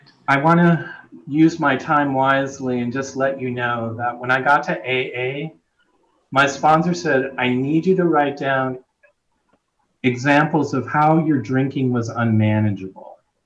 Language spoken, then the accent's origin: English; Wisconsin, United States; I'm from Wisconsin. You may hear that in my voice.